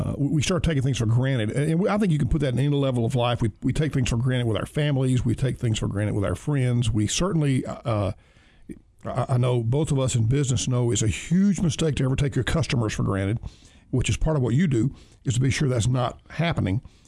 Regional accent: Birmingham, United States; I grew up in Birmingham, as I said, and in Birmingham we had a large immigrant population.

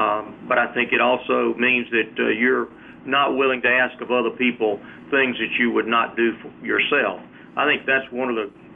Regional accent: Sandersville, Georgia, United States; also born or lived in Millen; I was born in Millen, but my family moved from that southeastern part of Georgia to middle Georgia in Sandersville when I was three. So I consider Sandersville to be my home. It's there on the fall line between Macon and Augusta. It was a small town.

